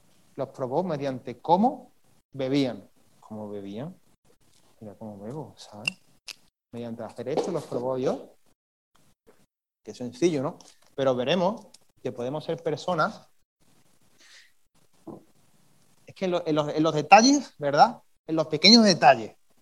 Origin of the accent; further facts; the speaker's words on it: Huelva, Andalusia, Spain; ¿Sabes cuánta población tiene Huelva, de donde yo soy? 145.000.